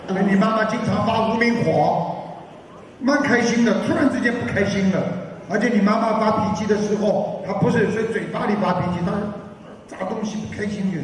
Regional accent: Fujian, China; 哦，我是福建人啊。

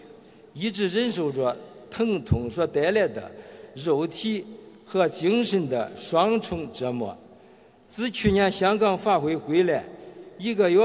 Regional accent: Henan, China; 我来自河南，是一名老中医，从事临床医务工作已经50年了。

